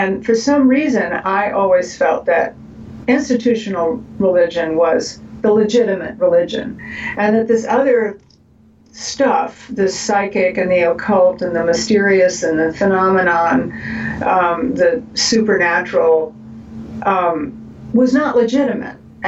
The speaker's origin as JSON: {"language": "English", "town": "Savannah", "region": "Georgia", "country": "United States", "tie": "born there", "also_born_or_lived": "Statesboro", "said": "And I was born in Savannah and spent my summers in Statesboro, particularly during the war, World War II and the Korean War, when my father was away fighting."}